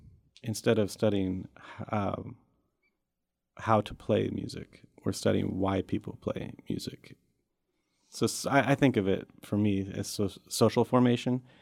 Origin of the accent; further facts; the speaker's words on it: St. Louis, Missouri, United States; born there; also born or lived in Kansas / Boston, United States / Bloomington, United States; I was born in St. Louis. I spent many years in different towns in Kansas. And I spent 12 years in Boston, which is the longest I ever lived anywhere.